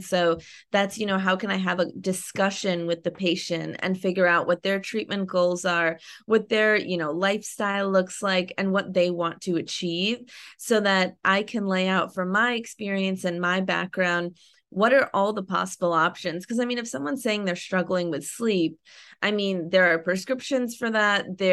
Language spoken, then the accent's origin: English; Northeast, United States; now in Los Angeles, United States; I mean, I grew up in the Northeast, like actually very close to Delaware.